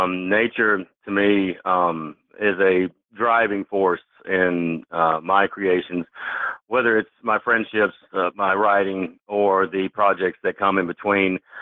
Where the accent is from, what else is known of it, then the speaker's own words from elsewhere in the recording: Athens, Georgia, United States; I was born near Athens, Georgia, and I've spent my entire life in this state.